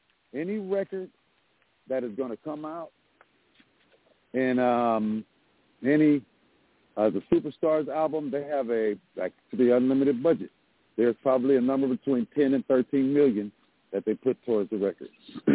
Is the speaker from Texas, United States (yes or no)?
no; Ladera Heights, California, United States; I grew up in Ladera Heights, man. All the houses was $1 million when I was a kid.